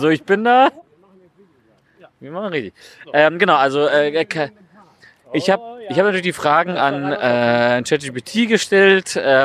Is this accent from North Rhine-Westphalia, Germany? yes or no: yes; North Rhine-Westphalia, Germany; gibt es in Nordrhein-Westfalen? Also mein Heimatland.